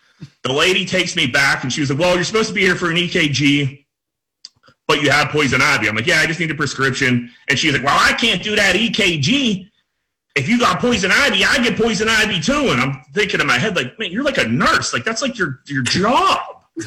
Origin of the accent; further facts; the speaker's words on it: Pittsburgh, Pennsylvania, United States; we're from Greenfield, Carrick and Greenfield, very similar neighborhoods.